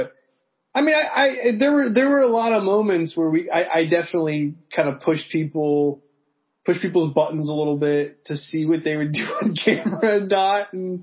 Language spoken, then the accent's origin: English; New Jersey, United States; Well, I went to Drexel in Philly. I grew up in Jersey.